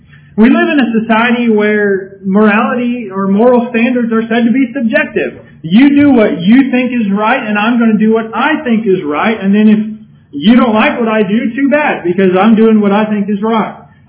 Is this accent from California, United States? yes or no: yes; California, United States; I was raised in California, and I ask that you don't hold that against me. I lived there for about 17 years, but I wasn't totally corrupted by them